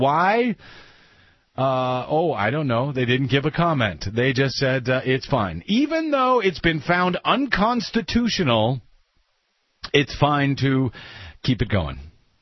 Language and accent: English; Missouri, United States; I'm from Missouri, so I can pull that stuff off.